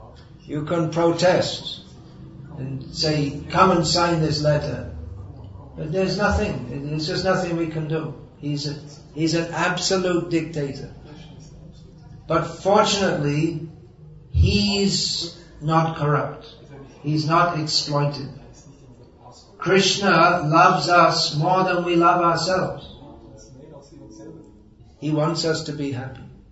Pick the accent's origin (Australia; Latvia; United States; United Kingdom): United Kingdom; England; born there; I was born in England, so we were taught that democracy started in England.